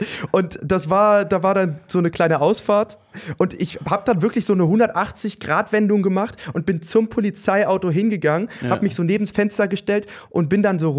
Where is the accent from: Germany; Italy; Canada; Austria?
Germany; Berlin; ich komme irgendwie aus Berlin